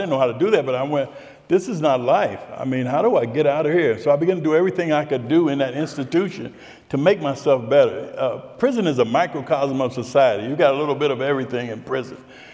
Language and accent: English; Youngstown, Ohio, United States; I got out and I went back to my hometown, Youngstown, Ohio